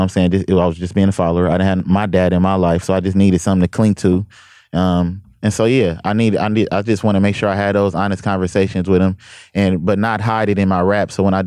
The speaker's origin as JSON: {"language": "English", "town": "Compton", "region": "California", "country": "United States", "said": "Because I'm a blood from Compton, or a nigga from Compton with a different message."}